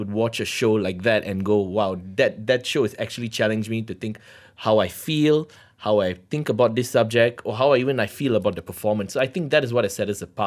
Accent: Malaysia; where are you guys from? Oh, Malaysia.

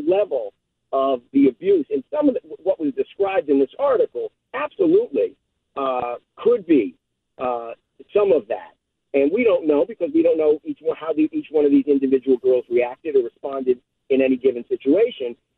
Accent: Worcester, Massachusetts, United States; now in Connecticut, United States; I'm originally from Worcester, but I live down here.

